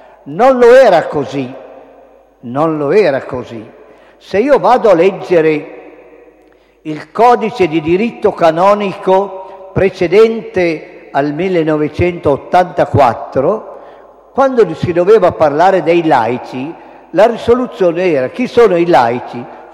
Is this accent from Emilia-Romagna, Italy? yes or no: no; Magenta, Lombardy, Italy; quando ero seminarista a Magenta, nel mio paese di origine, dove io ho celebrato la prima messa